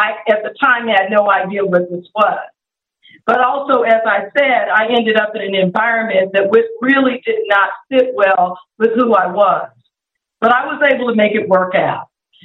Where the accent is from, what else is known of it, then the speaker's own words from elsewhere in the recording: Colorado, United States; moved away; Well, when I grew up in Colorado, by the way, Howard, so Orange Crush all the way back then, and decided that I wanted to move to Atlanta.